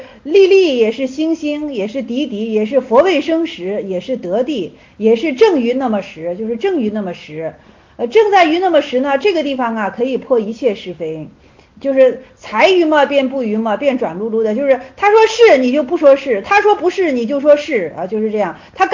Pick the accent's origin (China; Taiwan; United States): China; Henan; 幸亏我是河南人，你知道吗？